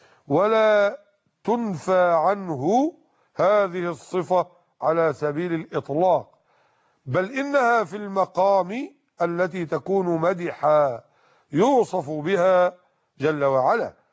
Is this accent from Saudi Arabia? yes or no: no; Egypt